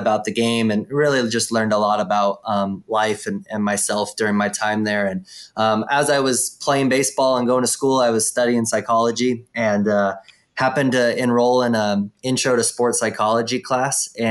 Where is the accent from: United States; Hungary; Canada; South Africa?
United States; Oregon; So my, as you kind of mentioned, I grew up in Oregon, that's home, and grew up playing different sports